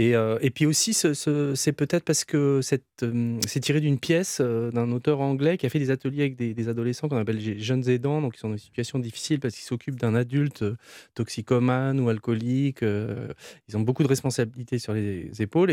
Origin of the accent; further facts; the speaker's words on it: Strasbourg, Grand Est, France; Et moi, je suis de Strasbourg, alors je ne sais pas si c'est la bière, et d'être près de la frontière.